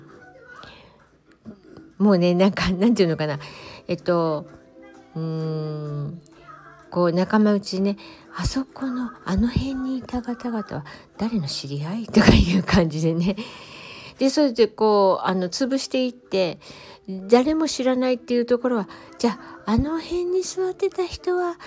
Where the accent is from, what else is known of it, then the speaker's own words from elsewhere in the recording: Osaka, Japan; 私一応ねその大阪ってアメちゃん文化じゃないですか、だからこっちに来た時に